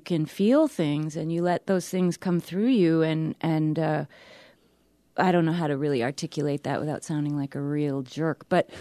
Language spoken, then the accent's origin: English; New York City, New York, United States; Yeah, I come from New York City, man.